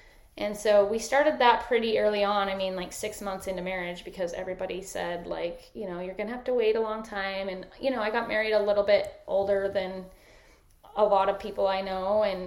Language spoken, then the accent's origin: English; Sandy, Utah, United States; Yeah, I grew up in Sandy, Utah, and I was not a member of the religion that is very, you know, prominent out there.